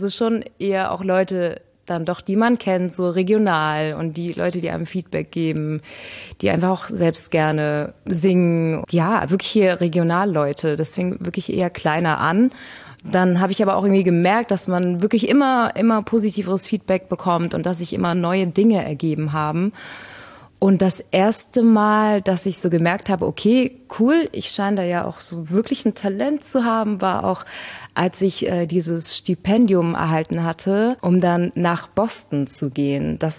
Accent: Trier, Rhineland-Palatinate, Germany; ich habe natürlich die letzten Jahre nicht in Trier gelebt, aber ich komme ursprünglich aus Trier und ich bin hier aufgewachsen, habe meine ganze Kindheit und Jugend hier verbracht

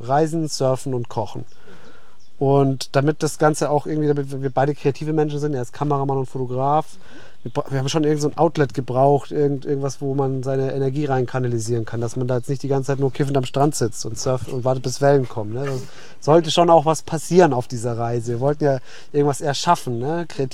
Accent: Bavaria, Germany; ich bin in Oberbayern geboren und aufgewachsen

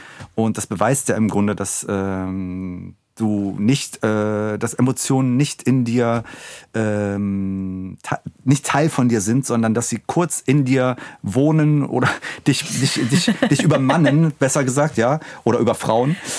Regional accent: Gladebeck, Lower Saxony, Germany; also born or lived in Göttingen; Und dann bin ich mit meiner Mutter bei meinen Großeltern aufgewachsen. Ja. Das ist in einem Dorf Gladebeck. Da leben 1000 Leute

